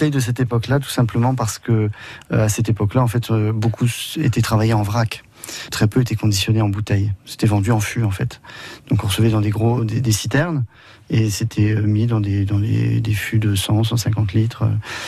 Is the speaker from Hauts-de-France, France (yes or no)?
yes; Amiens, Hauts-de-France, France; born there; je suis né à Amiens, j'ai 51 ans, je suis caviste sur Amiens